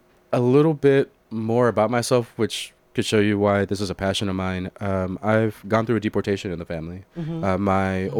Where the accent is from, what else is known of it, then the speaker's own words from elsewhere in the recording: Tennessee, United States; also born or lived in Santa Ana, California; And I have grown up here in Tennessee since I was 6 months old, maybe a little before that. But I was born in California in Santa Ana. And I've just grown up here all in Middle Tennessee.